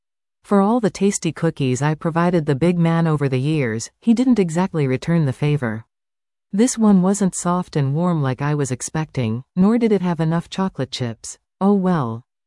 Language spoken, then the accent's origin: English; Sault Ste. Marie, Ontario, Canada; my hometown of Sault Ste. Marie has a significant Croatian presence.